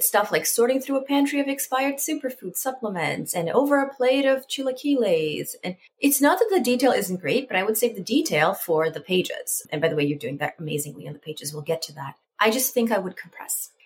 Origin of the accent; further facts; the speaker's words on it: Salinas, California, United States; I am originally from Salinas, California.